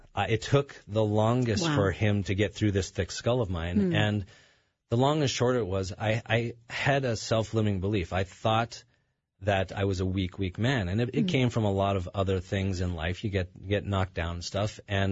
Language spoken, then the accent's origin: English; Canada